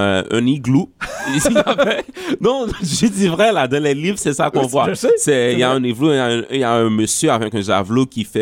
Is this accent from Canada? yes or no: no; Haiti; le français c'est j'étais comme habitué avec parce que j'étudiais la littérature française en Haïti. Mais c'est pas, ça se rapproche vraiment pas du français qu'on parle tous les jours en Haïti